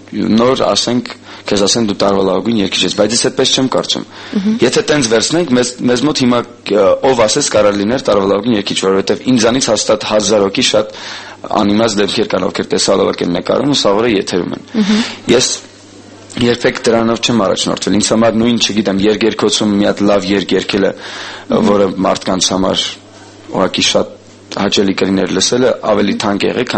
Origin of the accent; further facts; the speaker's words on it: Tbilisi, Georgia; now in Armenia; 2001 թվականից, երբ Թբիլիսից եկա Հայաստան